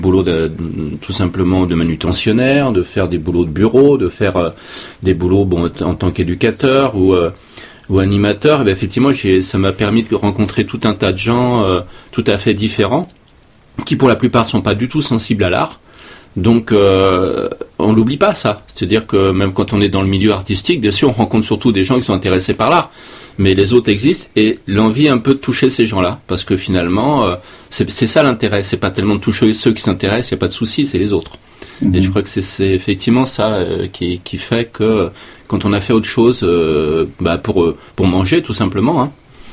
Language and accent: French; Paris, Île-de-France, France; moi j'habite dans le Rougier de Camarès, je suis parisien d'origine aussi